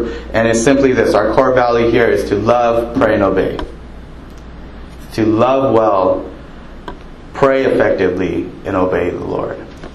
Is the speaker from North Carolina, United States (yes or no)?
no; Los Angeles, California, United States; I'm from Los Angeles.